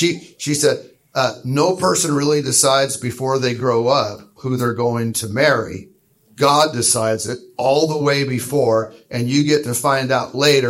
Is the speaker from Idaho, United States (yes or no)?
yes; Boise, Idaho, United States; This is my wife, Amy. We are from Boise.